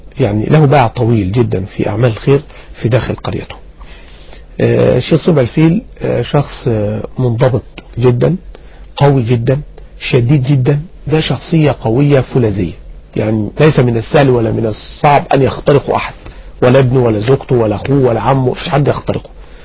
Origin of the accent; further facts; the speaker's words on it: Egypt; القرية البسيطة دي انا نشأت فيها واتولدت فيها وترعرعت فيها وتعلمت فيها كل حاجة الحقيقة. ولدت لأب من جيزة ولأم كانت من البحيرة.